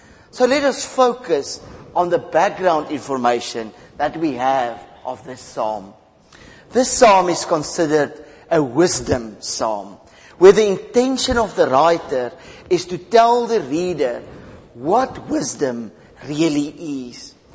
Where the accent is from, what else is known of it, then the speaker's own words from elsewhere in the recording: North West, South Africa; As you all know, I grew up in South Africa, in the province of Western Transvaal. It's also called the Flatland.